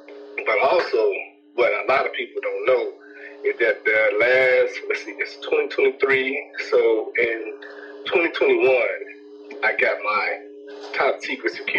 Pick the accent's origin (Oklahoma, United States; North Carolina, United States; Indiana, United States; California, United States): Indiana, United States; Gary; now in Indianapolis, United States; Well, you know, I was born and raised in Gary, the GS, we call it, just like you. But now I'm down here in Indianapolis. I've been down here for 13 years now.